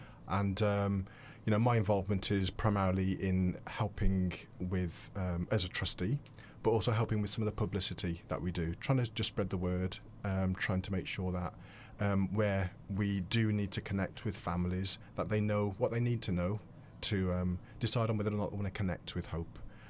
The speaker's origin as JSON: {"language": "English", "town": "Wolverhampton", "region": "West Midlands", "country": "United Kingdom", "tie": "born or raised there", "accent": "Midlands", "lives_now": "Wales, United Kingdom", "said": "I've lived in Wales for 16 years now, but no, I've got a Midlands accent because I've been born and bred in Wolverhampton."}